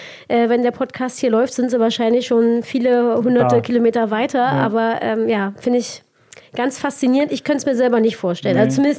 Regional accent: Saxony-Anhalt, Germany; Ich komme auch aus Sachsen-Anhalt.

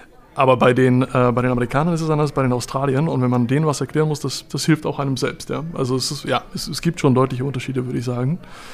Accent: Czechia; Ich komme aus Tschechien, aus genau. Tschechien?

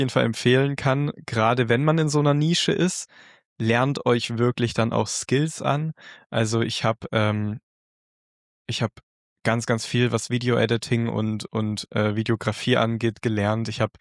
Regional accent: Baden-Württemberg, Germany; Ich bin ja eigentlich Schwabe.

